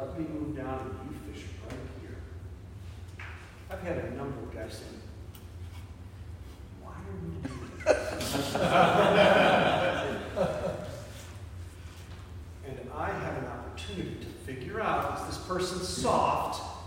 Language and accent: English; Ohio, United States; I said, you know, I'm from Ohio, and I know.